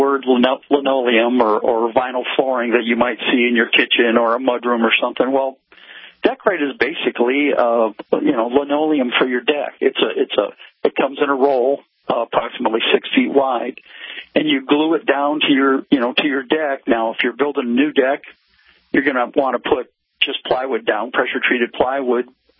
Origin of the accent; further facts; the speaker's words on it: Michigan, United States; Well, I was born and raised in Michigan. Went to school up there.